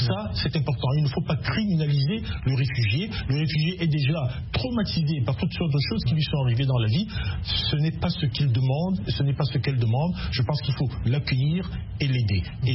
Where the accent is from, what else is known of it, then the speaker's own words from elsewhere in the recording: Douala, Littoral, Cameroon; born there; Je suis né à Douala dans un quartier qui s'appelle New Bell, Lagos.